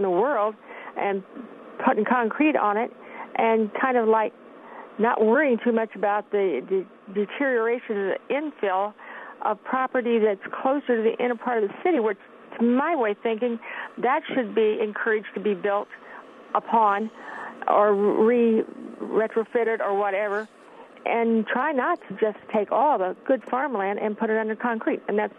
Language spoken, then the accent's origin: English; Champaign-Urbana, Illinois, United States; and I'm from Champaign-Urbana